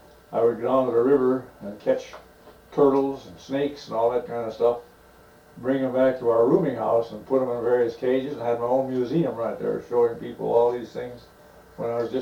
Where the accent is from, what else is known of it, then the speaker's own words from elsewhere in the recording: Easton, Wisconsin, United States; born there; I was born on May 19th, 1922, at Easton, Wisconsin, which is in Adams County, just north of Wisconsin Dells.